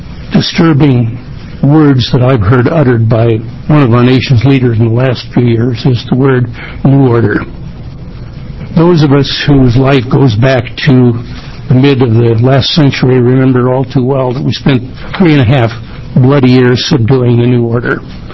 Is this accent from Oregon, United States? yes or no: yes; King City, Oregon, United States; from King City, Oregon.